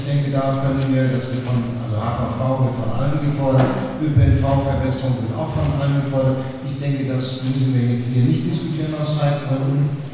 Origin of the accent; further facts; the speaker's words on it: Berlin, Germany; Ich komme ursprünglich aus Berlin und bin allerdings schon 50 Jahre jetzt im September hier.